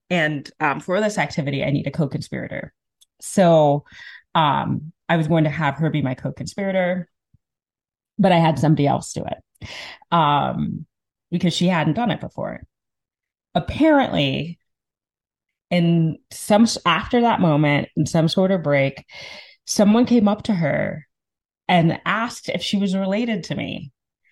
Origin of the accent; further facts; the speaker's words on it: Zambia; So I'm from Zambia, as you know. Zambia is in the southern part of Africa.